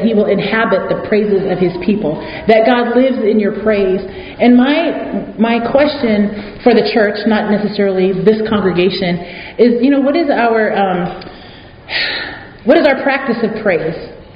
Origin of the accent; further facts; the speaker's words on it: Seattle, Washington, United States; also born or lived in Tampa; So when I moved back to Seattle from Tampa, I went back to my home church roots, which was a Samoan congregational church.